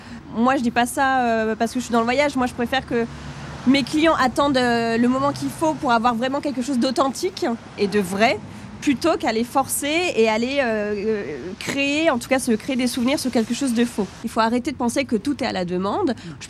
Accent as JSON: {"language": "French", "region": "Auvergne-Rhône-Alpes", "country": "France", "said": "moi, je suis savoyarde et du coup, la montagne, je connais un petit peu."}